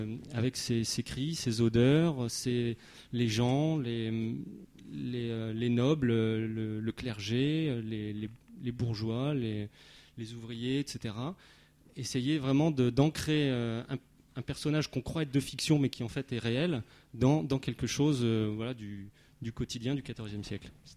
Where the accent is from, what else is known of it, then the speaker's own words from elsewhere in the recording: Lille, Hauts-de-France, France; now in Paris, France; Donc moi, je suis originaire de Lille, et mon premier travail était sur Paris.